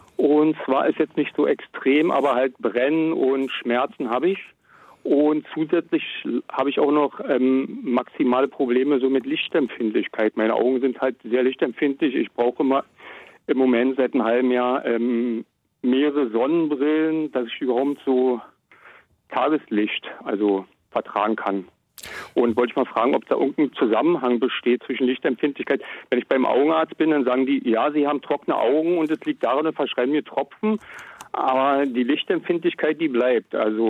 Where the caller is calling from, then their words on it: Berlin, Germany; Genau, der bin ich, aus Berlin.